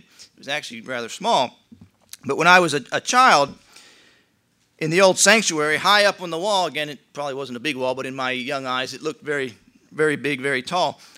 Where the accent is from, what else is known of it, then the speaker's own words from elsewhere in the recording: Pennsylvania, United States; Now, I grew up in Pennsylvania for roughly the first 20 years of my life, and I attended Hinkletown Mennonite Church.